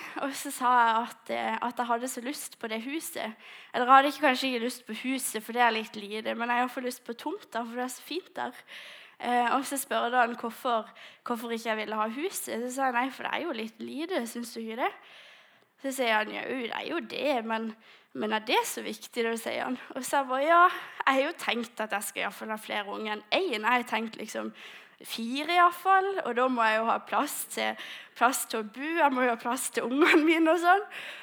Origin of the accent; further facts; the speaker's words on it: Lista, Agder, Norway; jeg kommer jo fra Lista, og jeg er veldig glad for det.